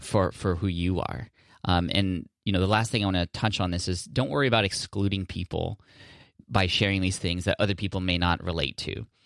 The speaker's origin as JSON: {"language": "English", "town": "San Diego", "region": "California", "country": "United States", "said": "Like I always mention I'm from San Diego"}